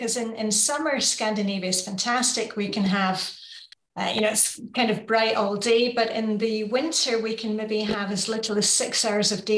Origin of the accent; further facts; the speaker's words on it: Edinburgh, Scotland, United Kingdom; also born or lived in Luxembourg; now in Denmark; I'm from Edinburgh in Scotland. I'd been working in Luxembourg for many years in Europe. And then we moved to Denmark